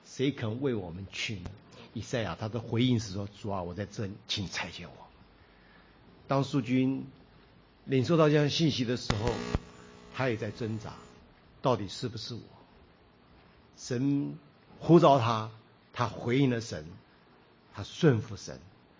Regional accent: China; 但是他对我们中国人来讲，他帮助我们中国人。

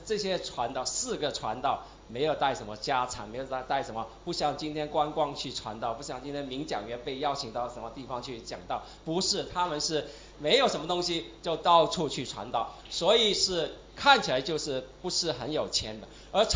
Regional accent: Taiwan; also born or lived in Hong Kong; 我从台湾过来的，我生在香港

